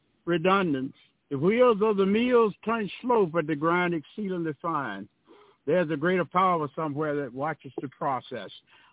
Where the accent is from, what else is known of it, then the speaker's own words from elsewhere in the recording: Greenwood, Mississippi, United States; I'm the only first black city councilor in my hometown, first black senator of the Mississippi Delta from Greenwood.